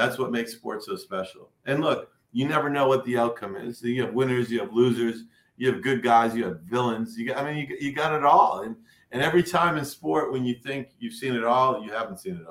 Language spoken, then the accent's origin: English; Boston, Massachusetts, United States; I grew up in Boston, so the Red Sox didn't, their socks weren't even red.